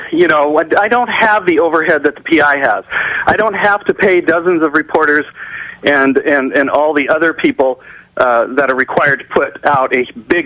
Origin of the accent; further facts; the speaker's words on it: Lynden, Washington, United States; also born or lived in Minnesota; I did not, actually. I grew up in Linden.